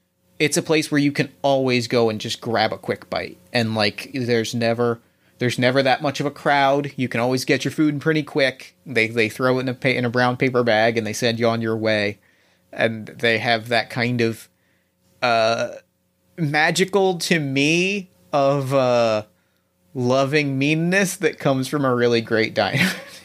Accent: New Jersey, United States; I grew up in New Jersey. I have to have a diner.

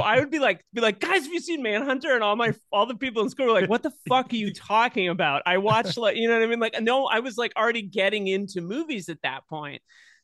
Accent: Duxbury, Massachusetts, United States; the video rental store in my hometown of Duxbury, Massachusetts

